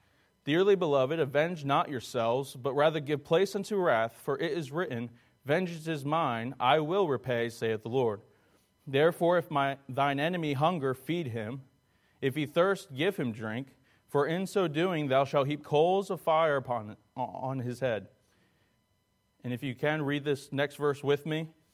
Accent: New Jersey, United States; also born or lived in Colorado Springs; I am from New Jersey. I was born in Colorado Springs.

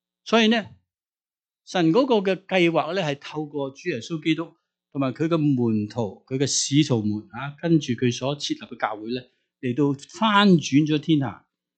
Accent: China; 就好像我们中国人这样，在后面有一个很特别的力量

